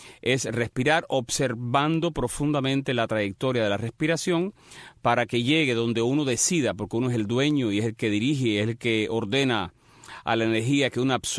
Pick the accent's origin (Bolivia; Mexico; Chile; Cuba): Cuba; moved away; Yo me fui de Cuba en el 93 y, me he dedicado a viajar el mundo todo lo que he podido. Y no te puedo decir exactamente dónde vivo. Vivo en cualquier parte.